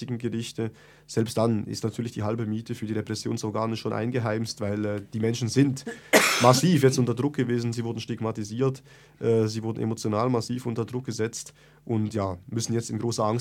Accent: Bern, Switzerland; Ich komme aus Bern, ich bin in der Reitschule Bern aktiv

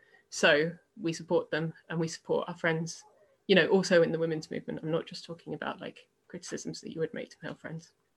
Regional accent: Bristol, South West England, United Kingdom; relationships that I built in the anarchist community in my hometown in Bristol

